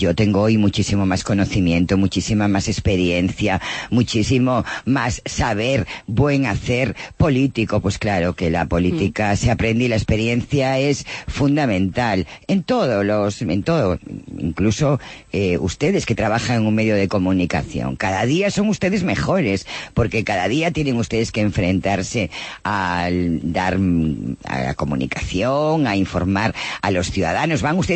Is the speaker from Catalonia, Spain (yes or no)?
no; Vigo, Galicia, Spain; Las encuestas en Vigo, de donde yo soy, decían que íbamos a tener 13 concejales y tuvimos 17.